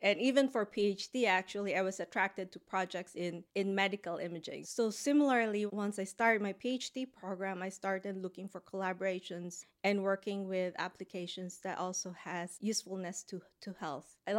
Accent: Philippines; moved away as an adult; also born or lived in United States; I grew up in the Philippines, so I had my undergrad there.

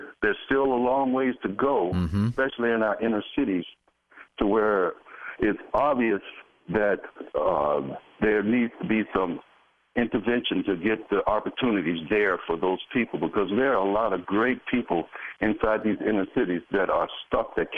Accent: Charlottesville, Virginia, United States; I'm good, but I'm sad by the news that's coming out of Charlottesville because that's my hometown.

